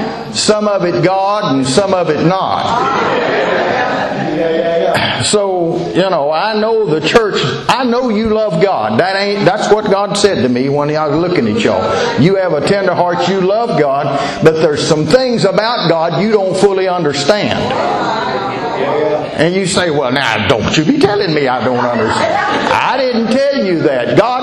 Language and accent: English; Louisiana, United States; also born or lived in Texas; See, I come from Louisiana, Texas. I was born in Texas, and I've lived in Louisiana most of my life, though. In the South.